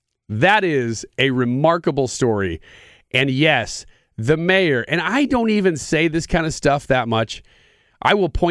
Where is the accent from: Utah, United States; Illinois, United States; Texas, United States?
Illinois, United States; I am from Illinois, so I did not miss this.